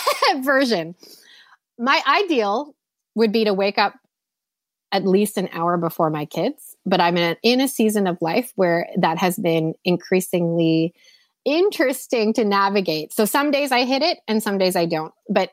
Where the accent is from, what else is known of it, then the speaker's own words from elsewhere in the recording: Toronto, Ontario, Canada; moved away as an adult; now in United States; So we live in a very small town in Southwest Florida, and we intentionally moved here. So I grew up in Toronto, Canada for my whole life. And just a year ago, we made this big move